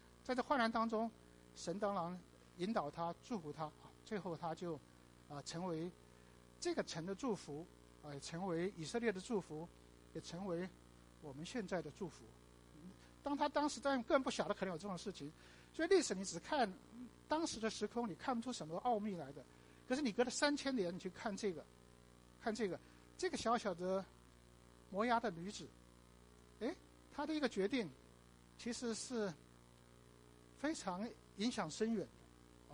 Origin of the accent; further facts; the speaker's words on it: Taipei, Taiwan; also born or lived in Shanghai, China / Hong Kong; 阿拉上海人啊，我是上海生的，可是我只会那一句话啊，其他就不会了。可是生出来以后就逃到香港，然后最后辗转逃到台湾来啊，在台北住下来啊。